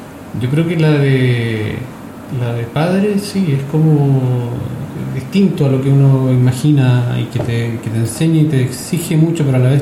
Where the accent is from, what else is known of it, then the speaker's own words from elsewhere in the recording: Santiago, Santiago Metropolitan, Chile; born there; que nací en Santiago. Y sí, tengo la mitad del corazón en Argentina